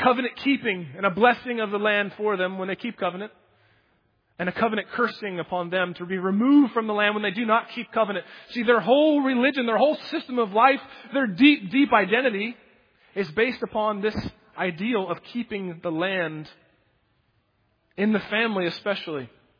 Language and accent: English; Pennsylvania, United States; I'm from Pennsylvania. There's not that many great songs that rhyme with Pennsylvania.